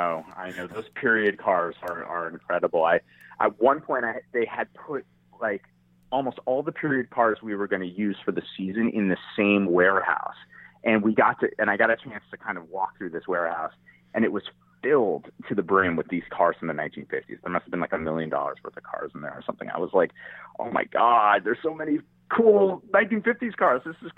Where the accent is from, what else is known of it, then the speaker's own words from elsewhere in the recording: New York City, New York, United States; I was always that way when I grew up in New York City